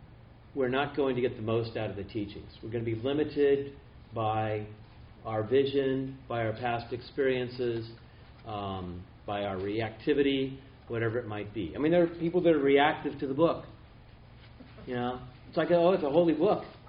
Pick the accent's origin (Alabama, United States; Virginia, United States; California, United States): California, United States; Marin County; I can make that joke because I grew up in Marin County.